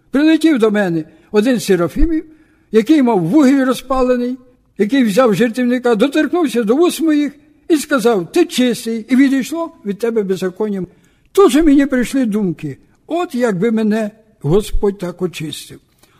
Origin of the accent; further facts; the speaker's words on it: Ternopil Oblast, Ukraine; Я народився на Кременеччині, Тернопільська область, в селі, яке було розположено на Обабіч Горині. Там пройшло моє дитинство.